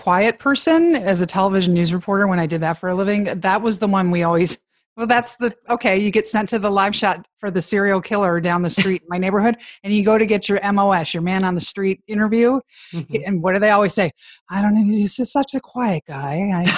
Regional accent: Chicago, Illinois, United States; And I grew up in Chicago, so Wrigley Field and Cubs are my...

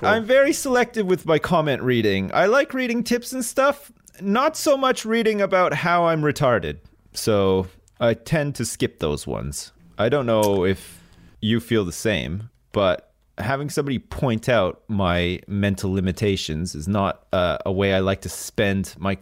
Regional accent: Canada; not where I grew up in Canada.

